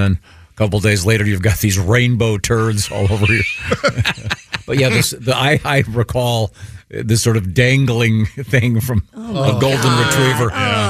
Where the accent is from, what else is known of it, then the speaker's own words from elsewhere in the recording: Hoboken, New Jersey, United States; I'm from Hoboken.